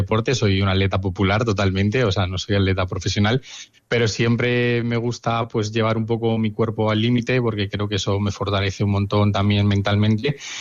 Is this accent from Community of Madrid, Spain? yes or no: yes; Madrid, Community of Madrid, Spain; Veníamos de Madrid, yo soy madrileño